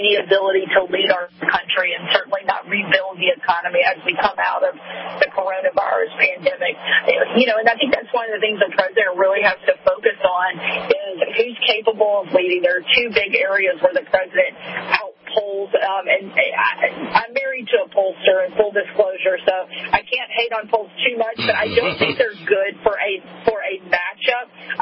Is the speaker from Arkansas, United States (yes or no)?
yes; Arkansas, United States; growing up in Arkansas